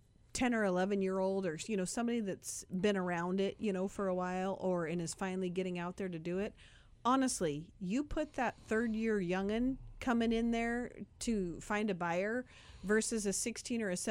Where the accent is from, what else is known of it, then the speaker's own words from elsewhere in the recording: Oregon, United States; I'm from Douglas County. You all watch out. This Portland people.